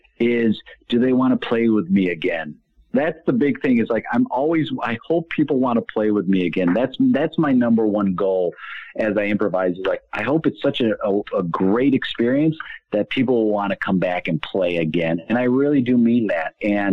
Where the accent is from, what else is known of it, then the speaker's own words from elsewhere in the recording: Chicago, Illinois, United States; at first I thought I knew what they meant and I'm from Chicago.